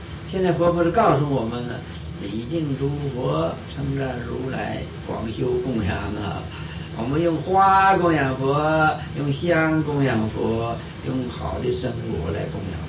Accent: Northeast China, China; now in United States; 我小时候我是东北人嘛，我不知道有地震这件事，现在到了美国去住啊，就是有点敏感啊。

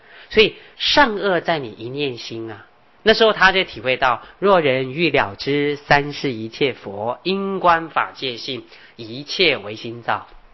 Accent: Taiwan; 可是我发现哦，我们台湾人不太喜欢，觉得穿人家的旧衣服好丢脸。

